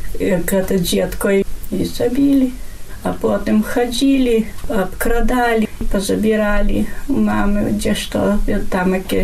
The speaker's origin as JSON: {"language": "Belarusian", "town": "Berniki", "region": "Podlaskie Voivodeship", "country": "Poland", "said": "як я паходжу з Бернікаў"}